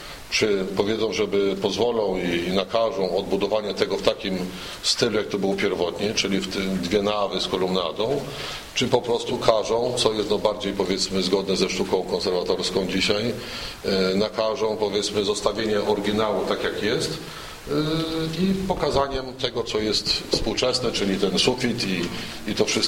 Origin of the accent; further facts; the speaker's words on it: Legnica, Lower Silesian Voivodeship, Poland; chociaż ja jestem z Legnicy. No, tam się urodziłem, tam chodziłem do szkoły, byłem chrzczony, byłem święcony, także jestem stamtąd